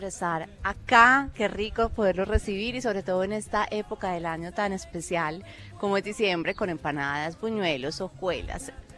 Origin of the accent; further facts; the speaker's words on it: Medellín, Antioquia, Colombia; Yo creo que todos los que crecimos en Medellín vinimos chiquiticos al pueblito paisa